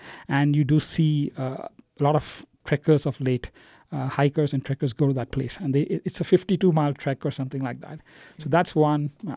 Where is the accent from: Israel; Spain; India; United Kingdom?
India; Bangalore, Karnataka; now in United States; though I'm from India, I've never really, you know, growing up in Bangalore is all about, you know, trying to graduate from school, college, and then right after college, I moved to the U.S.